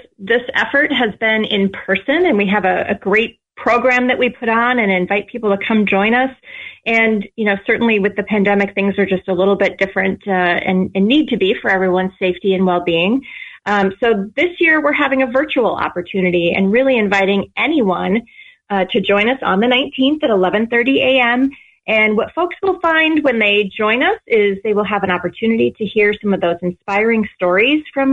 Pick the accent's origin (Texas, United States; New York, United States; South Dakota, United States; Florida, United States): South Dakota, United States; I am no stranger to the area. I was born and raised in South Dakota, so I'm just across the border.